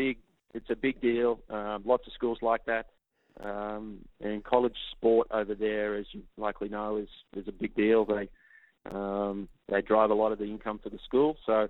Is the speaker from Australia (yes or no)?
yes; Australia; now in Dallas, United States; I live in Dallas. I'm landlocked. The beaches and the ocean's a long way away. So I miss that part of growing up in Australia.